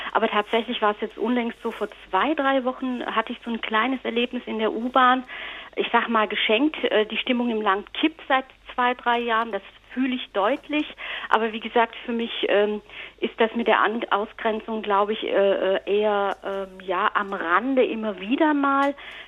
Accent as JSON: {"language": "German", "region": "Baden-Württemberg", "country": "Germany", "tie": "born or raised there", "said": "als ich klein war und ich bin im Schwäbischen groß geworden"}